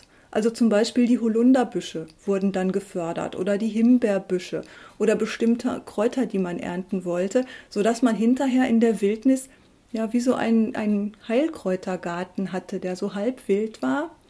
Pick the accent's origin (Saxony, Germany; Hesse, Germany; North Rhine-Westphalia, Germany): North Rhine-Westphalia, Germany; ich komme aus dem Ruhrgebiet